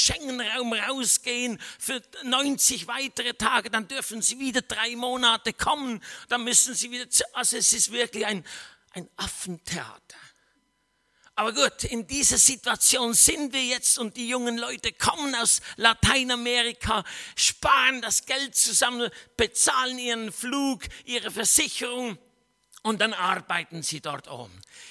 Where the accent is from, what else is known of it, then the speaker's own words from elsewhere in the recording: Switzerland; Ich bin ja Schweizer. Darf ich ja sagen.